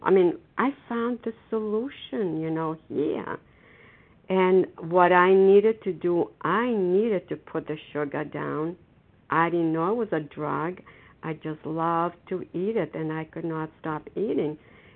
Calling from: Foxborough, Massachusetts, United States; I'm calling from Foxborough in Massachusetts

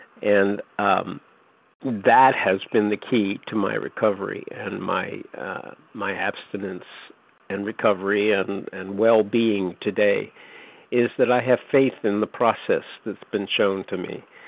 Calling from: North Carolina, United States; recovered compulsive eater from North Carolina.

